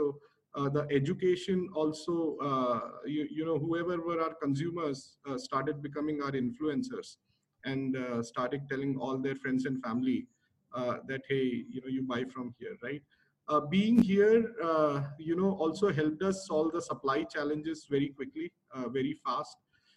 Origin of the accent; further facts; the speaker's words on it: Jaipur, Rajasthan, India; while we grew up in Jaipur, currently our families are in Bangalore and Mumbai.